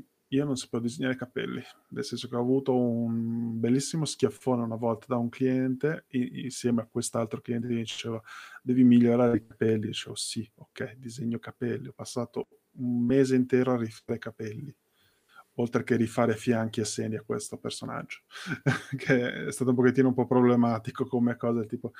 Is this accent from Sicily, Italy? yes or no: no; Liguria, Italy; accent: Ligurian; now in Turin, Italy; A parte aver detto prima che ho un vago accento ligure